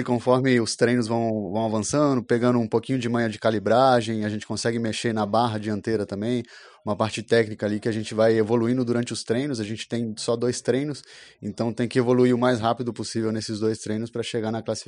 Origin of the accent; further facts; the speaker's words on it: Minas Gerais, Brazil; now in São Paulo, Brazil; Venho de lá, eu tô morando em São Paulo em função do automobilismo, mas venho de Minas.